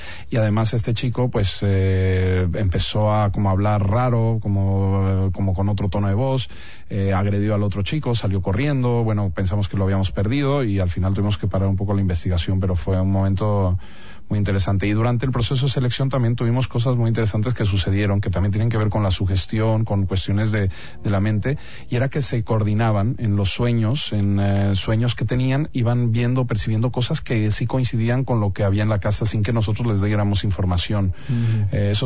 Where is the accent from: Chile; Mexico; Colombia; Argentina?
Mexico; born there; Yo nací en México, sí, ya hace 37 años.